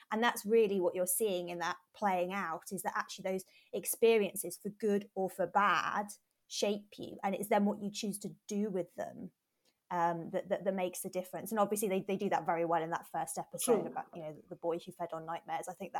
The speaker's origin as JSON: {"language": "English", "country": "United Kingdom", "said": "But I also reflect on it as a British person looking at my culture"}